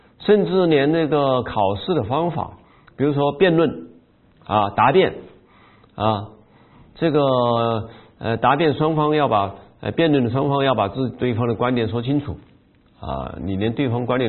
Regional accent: China; 就是我们中国人不是很了解的很生疏的

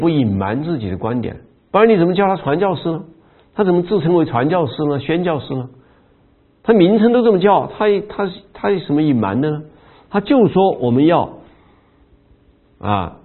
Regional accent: Guizhou, China; 比方说我们的家乡贵州省啊

